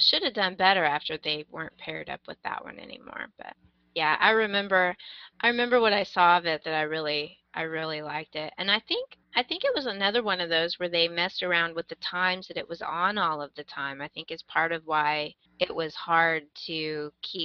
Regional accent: Texas, United States; I'm from Texas and I don't pronounce things very well.

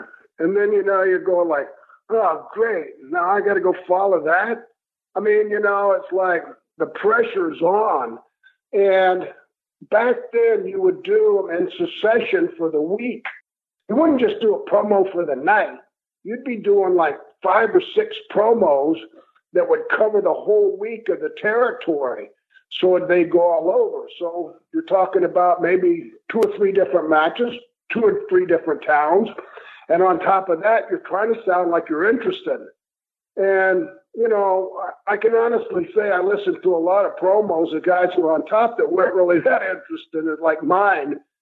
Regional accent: Port Tampa, Florida, United States; But I was from Florida, more like a beach bum or, you know, from Port Tampa.

